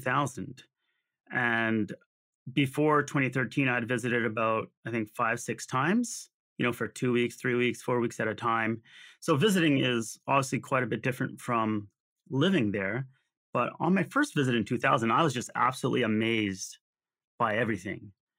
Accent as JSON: {"language": "English", "town": "Winnipeg", "region": "Manitoba", "country": "Canada", "tie": "born there", "said": "I was born in Winnipeg, Manitoba. I don't know if a lot of people know where that's located, but it's kind of in the center of North America, if you want to visually put it. It's like in the prairies."}